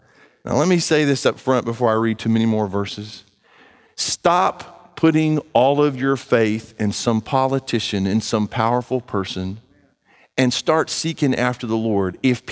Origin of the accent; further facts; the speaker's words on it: United States; I am a Christian first, but I am also an American.